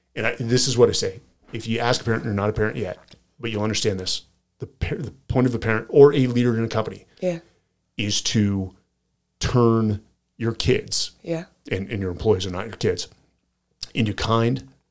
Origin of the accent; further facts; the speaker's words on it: California, United States; Yes, I'm wearing boots, Will. I'm from California. I can wear boots.